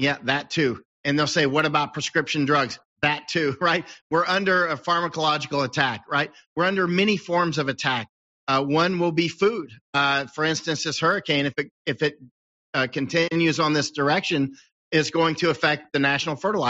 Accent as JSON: {"language": "English", "region": "Florida", "country": "United States", "tie": "born or raised there", "moved": "yes", "said": "I grew up in Florida, went to school in Florida, Massachusetts, North Carolina, Ohio. I've lived all over the country"}